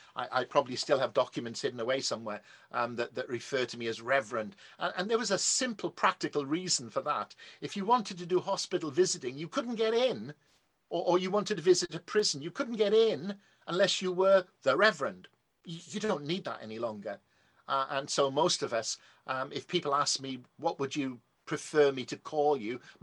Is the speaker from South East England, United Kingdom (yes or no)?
no; Wales, United Kingdom; some of you may have worked out, though I hide it well, that I'm Welsh.